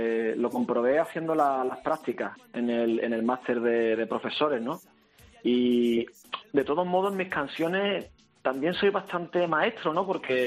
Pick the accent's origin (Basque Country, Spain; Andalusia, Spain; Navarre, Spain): Andalusia, Spain; Seville; Solo que como yo nací en Sevilla y me crié con sevillanos, le aspiramos la Z es del ceceo.